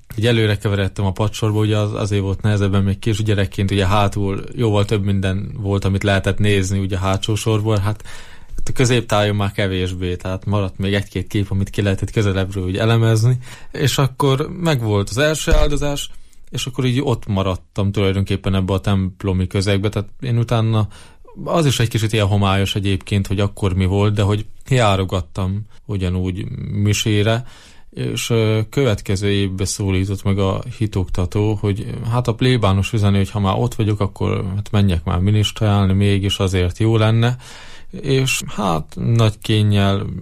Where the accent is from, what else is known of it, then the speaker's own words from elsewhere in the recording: Vámosgyörk, Heves, Hungary; Vámos Györkön éltem életem nagy részét a szeminárium előtt.